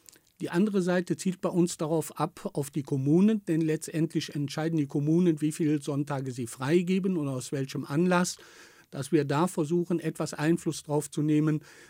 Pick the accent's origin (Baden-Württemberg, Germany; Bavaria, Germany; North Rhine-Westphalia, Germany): North Rhine-Westphalia, Germany; Düsseldorf; ich komme aus Düsseldorf